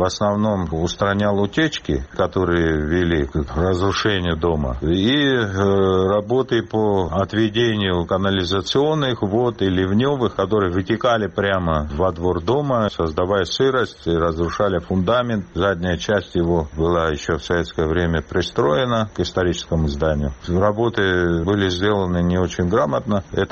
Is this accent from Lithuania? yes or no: no; Sukhumi, Abkhazia, Georgia; как человек, родившийся в городе Сухум, в его исторической части, я вот детство провел на Сухумской горе